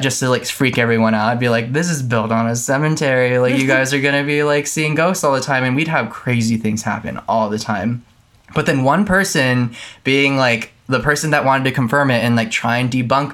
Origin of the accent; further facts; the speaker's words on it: Tucson, Arizona, United States; I'm from Tucson, Arizona.